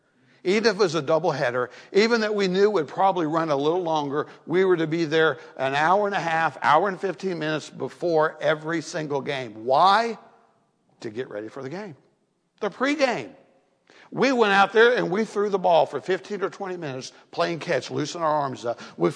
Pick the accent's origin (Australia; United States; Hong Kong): United States; Florida; You know, I grew up in Florida. We played ball.